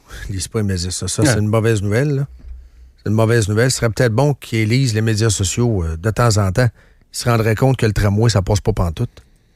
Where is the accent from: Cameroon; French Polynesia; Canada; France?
Canada; Charlesbourg, Quebec; Moi, je viens de Charlebourg. Je suis là depuis 22 ans.